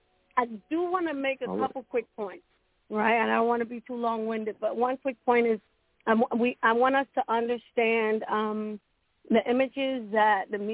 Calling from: Richmond, Virginia, United States; I'm calling actually from Richmond, Virginia.

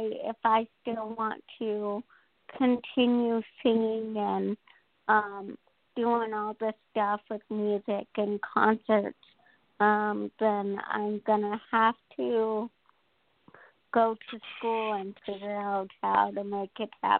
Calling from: Denver, Colorado, United States; I'm from Denver.

